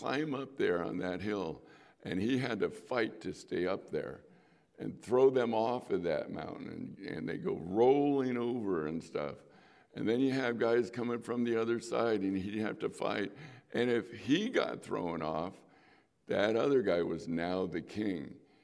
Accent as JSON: {"language": "English", "town": "Chula Vista", "region": "California", "country": "United States", "tie": "born or raised there", "said": "I remember playing, I grew up in Chula Vista, and there was a cul-de-sac that went off right in front of our house"}